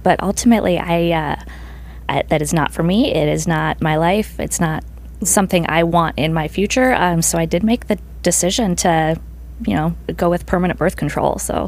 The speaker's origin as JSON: {"language": "English", "region": "Minnesota", "country": "United States", "also_born_or_lived": "Texas", "moved": "as an adult", "lives_now": "Nevada, United States", "said": "I am originally from Minnesota. I lived in Texas for 4 years, and now I just recently moved to Nevada."}